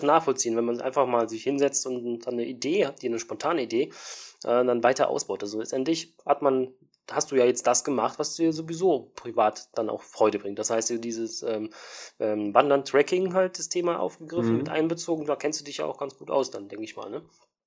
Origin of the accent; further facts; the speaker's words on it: Cologne, North Rhine-Westphalia, Germany; Also ich komme aus Köln selber, also so City Köln.